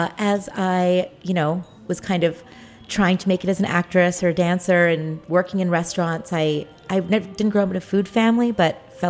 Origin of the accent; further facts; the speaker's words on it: Hawaii, United States; I grew up on Maui.